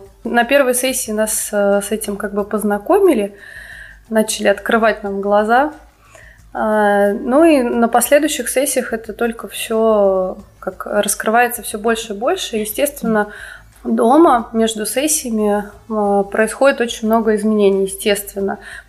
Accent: Voronezh, Voronezh Oblast, Russia; now in Moscow, Russia; Я из Воронежа, но сейчас я живу в Москве.

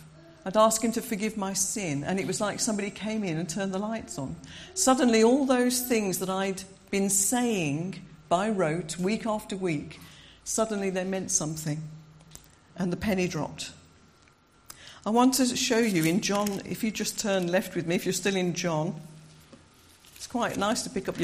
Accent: Birmingham, West Midlands, United Kingdom; born there; I was born in this country, not round here. I was born in Birmingham

